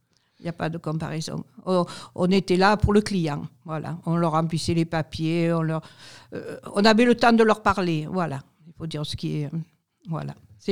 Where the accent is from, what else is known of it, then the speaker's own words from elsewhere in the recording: Alençon, Normandy, France; Alors, je suis née à Alençon.